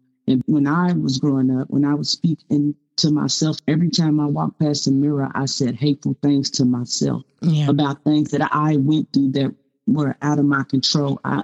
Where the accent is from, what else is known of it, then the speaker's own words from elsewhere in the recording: Kentucky, United States; I'm going to speak about basically me growing up, how I grew up in North Central Kentucky